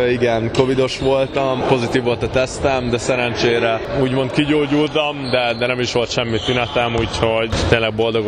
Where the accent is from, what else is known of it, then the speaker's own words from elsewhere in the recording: Nyíregyháza, Szabolcs-Szatmár-Bereg, Hungary; Szülőhazámban voltam, Nyíregyházán.